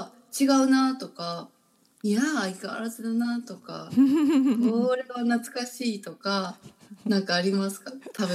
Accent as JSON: {"language": "Japanese", "region": "Kumamoto", "country": "Japan", "tie": "born or raised there", "said": "で地元熊本はくまモンがいっぱいいるんです。"}